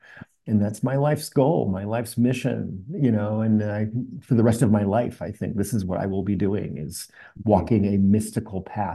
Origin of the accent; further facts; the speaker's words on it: Salt Lake City, Utah, United States; and as a little boy, growing up in Salt Lake City, in the early 70s as a small child, and I knew I was different from day one.